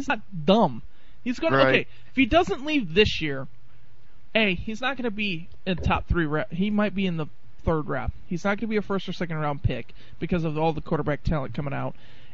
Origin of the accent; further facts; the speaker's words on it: Toledo, Ohio, United States; both Harbaugh brothers were born in my hometown of Toledo, Ohio.